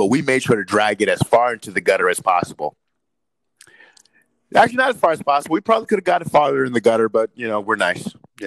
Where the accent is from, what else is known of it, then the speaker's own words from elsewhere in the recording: United States; because just as a American, a human being, this is all wrong.